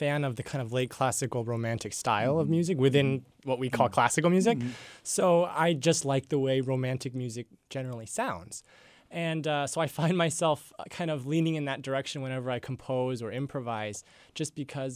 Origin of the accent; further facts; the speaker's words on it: Centralia, Washington, United States; I grew up in Centralia, Washington.